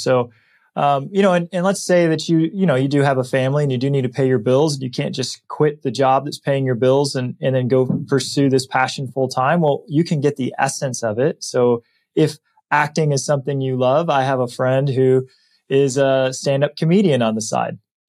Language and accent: English; Michigan, United States; moved away; I grew up in Michigan.